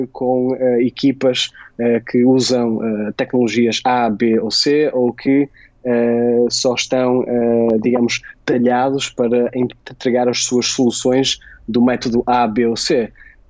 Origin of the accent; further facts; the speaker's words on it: Braga, Norte, Portugal; Eu sou natural de Braga